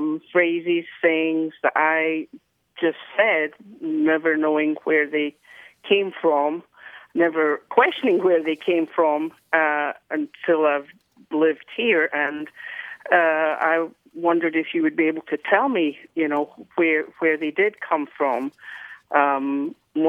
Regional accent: Glasgow, Scotland, United Kingdom; now in Fort Worth, United States; I'm calling from Fort Worth, Texas, but I'm originally from Glasgow, Scotland.

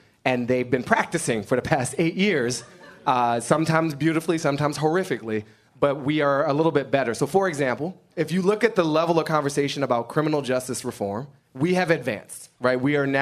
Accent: United States; I think I'm a pretty good hugger, but I want to be compensated because I'm an American too.

